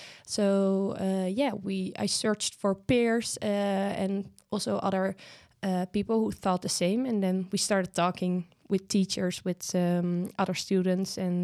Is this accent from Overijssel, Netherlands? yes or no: yes; Deventer, Overijssel, Netherlands; English is a second language; Well, I lived in Deventer, so there are not really mountains over there.